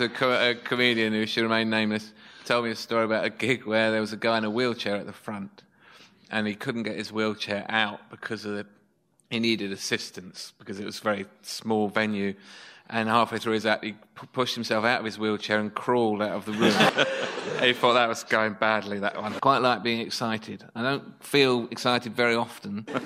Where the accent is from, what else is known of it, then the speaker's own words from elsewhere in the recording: Epping Forest, East of England, United Kingdom; I grew up in Epping Forest, not actually in the forest.